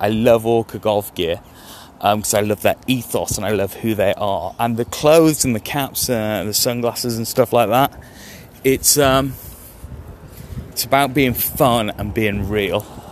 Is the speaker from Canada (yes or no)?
no; United Kingdom; Oh, I'm British. It hurts to say the word European at the moment.